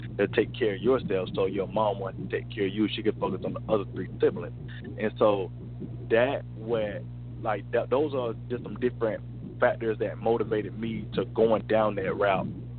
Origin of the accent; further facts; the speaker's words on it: Lawrenceville, Georgia, United States; I did most of my growing up in Gwinnett County, around Lawrenceville area, Norcross.